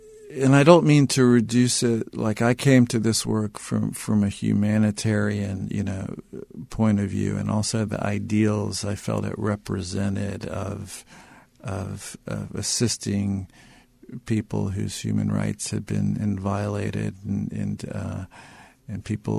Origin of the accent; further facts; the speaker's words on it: Cincinnati, Ohio, United States; moved away as an adult; now in Kentucky, United States; I grew up in Cincinnati, Ohio. I came to KRM to Kentucky for my job like 25 years ago.